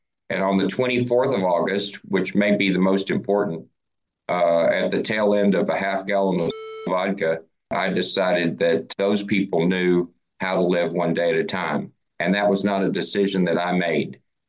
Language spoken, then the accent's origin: English; Dallas, Texas, United States; Hey everybody … I'm an alcoholic, and I'm from Dallas, Texas.